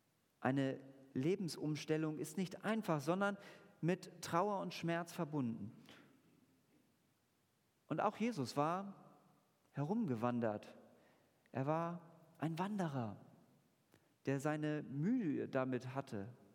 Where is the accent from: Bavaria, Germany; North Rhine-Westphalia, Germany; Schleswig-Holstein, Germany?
Schleswig-Holstein, Germany; Lübeck; moved away; So habe ich ein Bild von meiner Kindheit in Lübeck und merke bei Besuchen, dass sich vieles doch verändert hat.